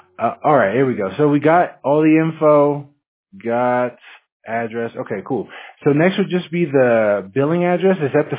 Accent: Washington, United States; now in Fountain Valley, United States; Me, myself, I'm from Washington State, though, a little colder.

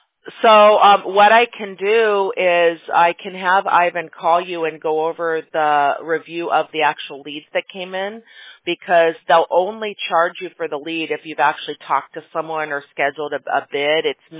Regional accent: Chicago, Illinois, United States; I grew up in Chicago, so I know how to handle it, but a lot of us don't.

